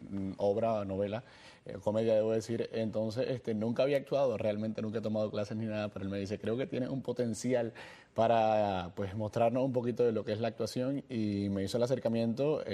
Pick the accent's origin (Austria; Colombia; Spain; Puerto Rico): Puerto Rico; ellos vienen de Venezuela, los 3 actores, yo soy el único puertorriqueño.